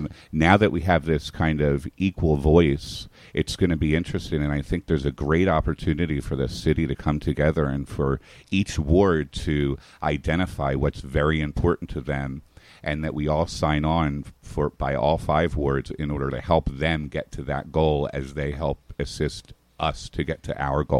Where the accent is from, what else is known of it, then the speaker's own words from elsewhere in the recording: New Jersey, United States; also born or lived in Boise, Idaho / Texas / Europe / New York; now in Hudson, United States; I was born in Boise, Idaho, and stayed there for a couple of months, and then moved to Texas, where my father's from. But I grew up in South Jersey, outside of Atlantic City. Then moved back to Texas and spent some time in Europe, moved to New York